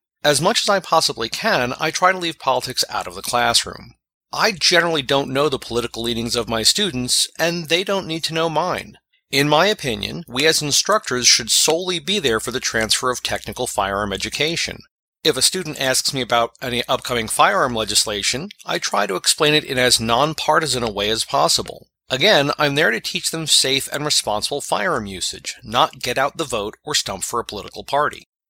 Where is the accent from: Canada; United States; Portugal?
United States; New York City, New York; also born or lived in Albany, United States; I grew up in New York City and lived near Albany, New York for about 30 years.